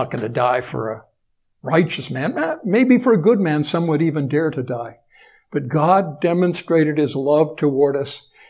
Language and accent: English; Canada; my grandparents' decision to immigrate from Great Britain to Canada, it wasn't my decision, but I'm a Canadian because of a decision somebody else made.